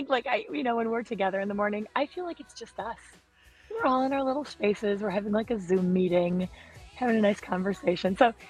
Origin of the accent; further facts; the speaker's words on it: Green Bay, Wisconsin, United States; growing up in the Green Bay area with tribal land so close to us and knowing people who come from an indigenous background